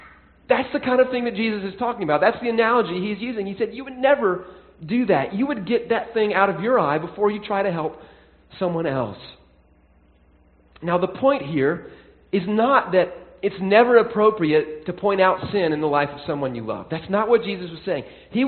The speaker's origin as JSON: {"language": "English", "region": "the South", "country": "United States", "tie": "born or raised there", "said": "a big issue when I was growing up in the South"}